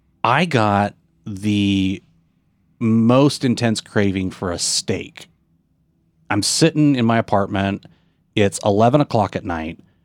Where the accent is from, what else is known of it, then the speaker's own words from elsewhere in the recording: Oregon, United States; Like, I'm from the Northwest, just outside of Portland, Oregon, as we discussed a little bit last week.